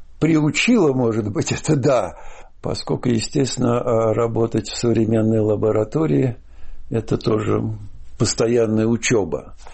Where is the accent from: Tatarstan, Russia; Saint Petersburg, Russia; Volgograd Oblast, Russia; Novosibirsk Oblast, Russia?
Saint Petersburg, Russia; я работал тогда там, и аптекарь узнал, что я из Ленинграда